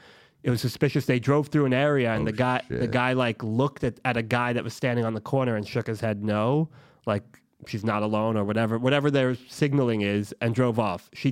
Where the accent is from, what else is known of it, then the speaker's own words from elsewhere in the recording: Brooklyn, New York, United States; I grew up in Mill Basin Marine Park, but my place now that I have to go pack up is in Sheepshead Bay.